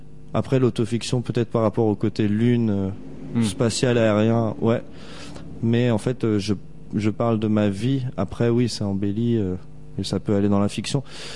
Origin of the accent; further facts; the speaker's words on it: Angers, Pays de la Loire, France; D'ici, Angers.